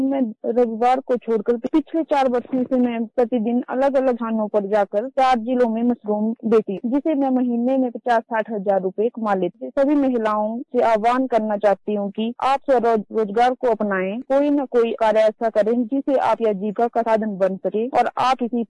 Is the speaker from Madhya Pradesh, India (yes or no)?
no; Hamirpur, Himachal Pradesh, India; From valley गजरी, district Hamirpur, Himachal Pradesh की रहने वाली हूँ।